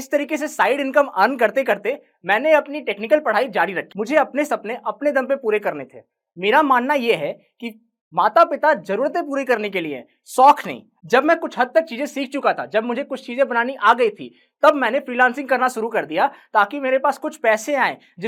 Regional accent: Bihar, India; आपको पता है कि मैं बिहार से आता हूँ

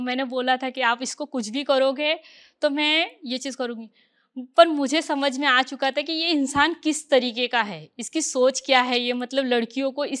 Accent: Mumbai, Maharashtra, India; मेरी पैदाइश बॉम्बे मलाड में हुई और मैं बचपन मेरा बॉम्बे में ही पली बड़ी हमेशा, और पढ़ाई भी बॉम्बे में ही किया।

